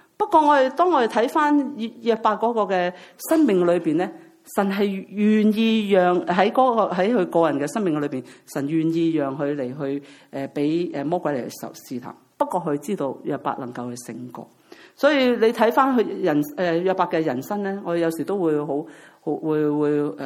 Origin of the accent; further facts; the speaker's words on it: China; 我哋中國人咧有時好惡毒噶嚇